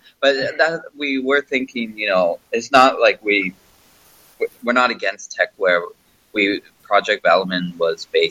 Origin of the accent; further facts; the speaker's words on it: Toronto, Ontario, Canada; because I come from Toronto, but it's a big city, but I can drive a car there and take my time.